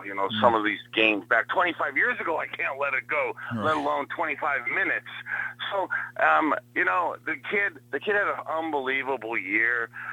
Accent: Youngstown, Ohio, United States; But I watching, growing up in Youngstown, and you're watching Terry Bradshaw and Brian Sipe

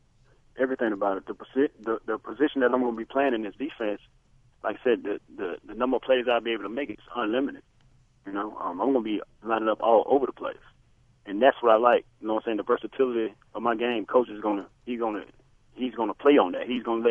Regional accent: Alabama, United States; also born or lived in Arizona / Miami; I grew up in the South. I was born in Alabama. I went to Auburn University. I went to Arizona for 6 years, left, went down to Miami for three, went back to Arizona, and now I'm up north.

